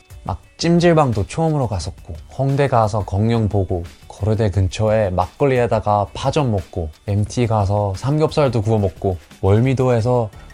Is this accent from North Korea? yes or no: no; United Kingdom; Korean is a second language; 전 영국 남자예요.